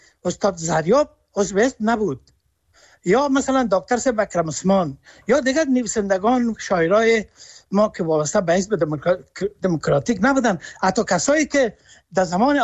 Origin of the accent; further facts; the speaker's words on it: Kabul, Afghanistan; now in Germany; من نیم عمرم در آلمان تیر شده، خودم افغان هستم، نیم عمرم مگرم در آلمان تیر شد. من به خاطر وحشت و دهشتی که در کابل در زادگاه من وجود داشت، ما خانه و کاشانه ما ایلا کردم